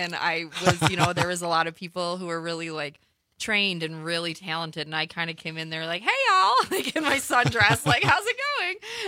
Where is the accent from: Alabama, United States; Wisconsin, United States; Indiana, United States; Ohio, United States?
Wisconsin, United States; DeForest; And I did, I grew up in DeForest. So I was in like the drama club there